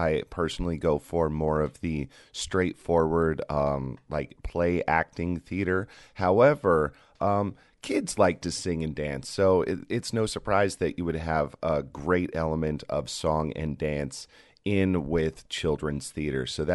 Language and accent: English; Denver, Colorado, United States; now in New York, United States; I am a New York transplant as well, originally from Denver, Colorado. I moved to New York after college at the University of Northern Colorado. And I've been in New York for the past 7 years.